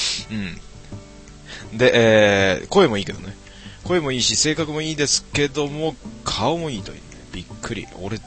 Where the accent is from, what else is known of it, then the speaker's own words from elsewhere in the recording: Kanagawa, Japan; 俺神奈川出身だからね、俺ね。神奈川出身で普通に神奈川で育って、今も神奈川にいますからね、自分ね。